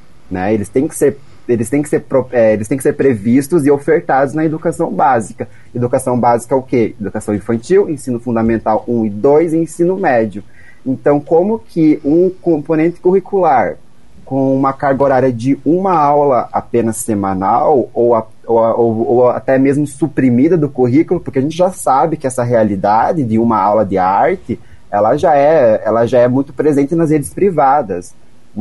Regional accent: Rio Negrinho, Santa Catarina, Brazil; also born or lived in Curitiba; Eu sou de Rio Negrinho, Santa Catarina. Planalto Norte, fica 3 horas de Curitiba. Eu fui para Curitiba

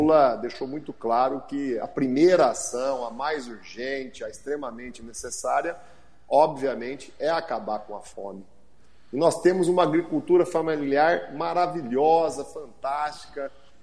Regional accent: Paraná, Brazil; eu nasci e sempre vivi no Paraná.

